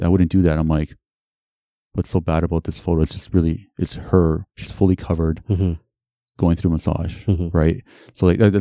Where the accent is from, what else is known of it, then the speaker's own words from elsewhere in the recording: Canada; I'm like, I'm from Canada, bro.